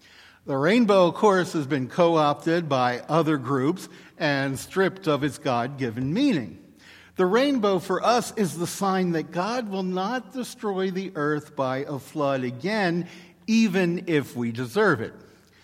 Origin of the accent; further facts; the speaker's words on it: Maryland, United States; that became my home state of Maryland.